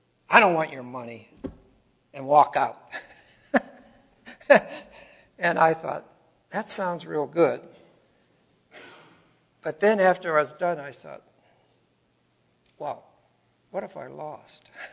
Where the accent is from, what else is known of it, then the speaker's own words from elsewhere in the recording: Pennsylvania, United States; And I says, "I'm from Pennsylvania."